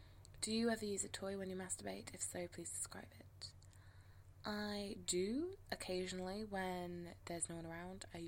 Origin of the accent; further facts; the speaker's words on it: England, United Kingdom; considering that I am English.